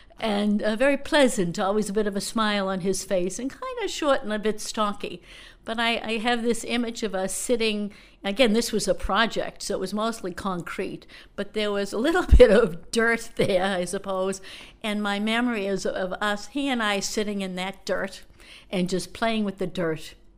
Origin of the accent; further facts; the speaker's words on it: Boston, Massachusetts, United States; I grew up initially in South Boston, Massachusetts, in the projects, what's known here as the Flats, and then moved to a lower middle class area we thought was quite lofty at the time, a two-family house.